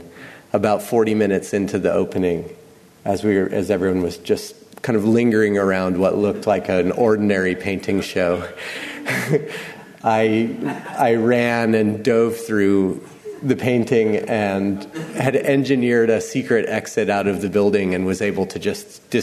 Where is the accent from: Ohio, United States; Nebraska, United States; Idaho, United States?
Idaho, United States; Boise; moved away as an adult; also born or lived in Boston; I come from Boise, Idaho, is where I grew up, and I moved to Boston, Massachusetts after high school